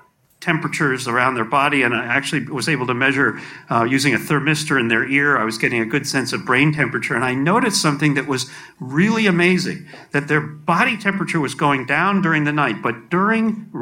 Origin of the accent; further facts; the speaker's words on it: New York City, New York, United States; in the apartment building that I was growing up in New York City.